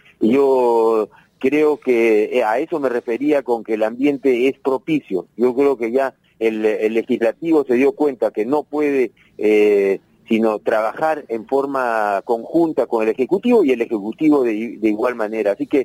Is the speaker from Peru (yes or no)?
yes; Peru; como peruanos, como gente que queremos que nuestro país progrese.